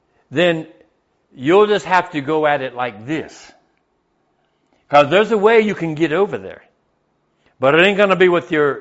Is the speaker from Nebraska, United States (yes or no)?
no; California, United States; now in Florida, United States; I came from California to the farm in Florida, and the difference was drastic.